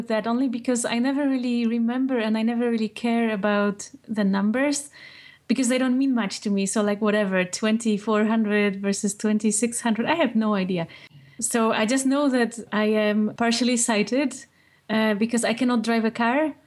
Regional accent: Poland; And at the time when I was growing up in Poland, it wasn't very common for people like myself to go to mainstream schools.

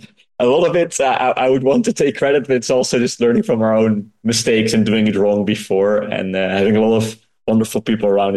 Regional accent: Netherlands; we're from the Netherlands, so it's a super small country.

